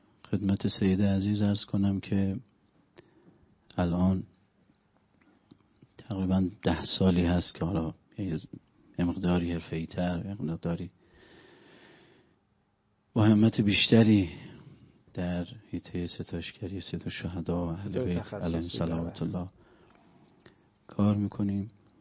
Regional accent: Qom, Iran; از بچه ملای حضرت معصومه سلام علیه و اهل قم

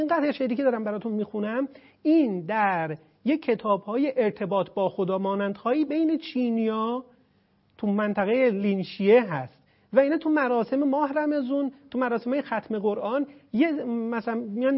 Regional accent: Tabriz, East Azerbaijan, Iran; بند اصالتن اهل تبریزم، آبا و اجدادی مال کلیبرم، روستای کلاسور.

